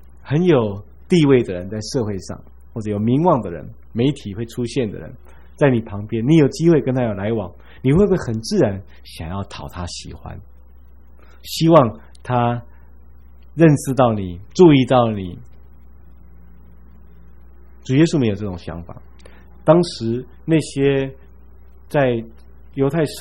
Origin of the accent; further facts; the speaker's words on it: China; 这个驴对我们中国人来讲，那个字本身就是一个形容词